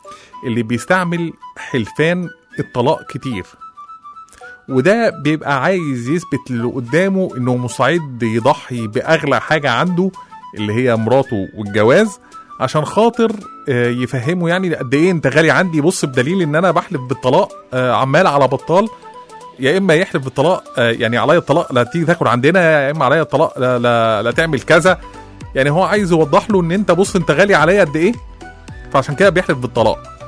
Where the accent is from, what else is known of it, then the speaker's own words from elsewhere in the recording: Egypt; الحلفان عندنا في مصر وبالأخص عند رجالة كتير مننا عامل لنا مشكلة كبيرة جدا.